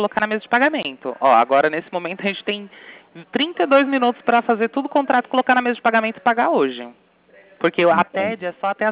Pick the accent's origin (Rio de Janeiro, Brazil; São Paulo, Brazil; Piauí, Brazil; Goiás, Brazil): São Paulo, Brazil; Sorocaba; Mas eu não sou de Vargem Grande, sou de Sorocaba.